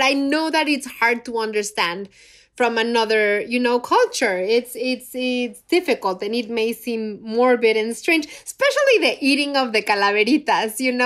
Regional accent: Mexico City, Mexico; I come from Mexico City where we eat corn tortillas.

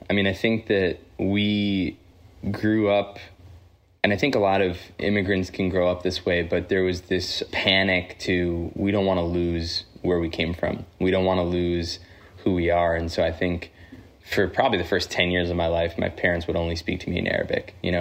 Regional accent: New Jersey, United States; also born or lived in Queens, New York; I grew up in New Jersey, but I was born in New York, in Queens, and my grandparents, my mom's parents, were in Queens, and my grandfather's still there.

